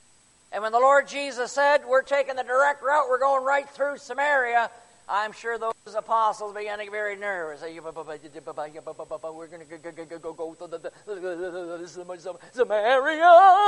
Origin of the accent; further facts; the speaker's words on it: Florida, United States; I'm from Florida, so we got Tampa down there.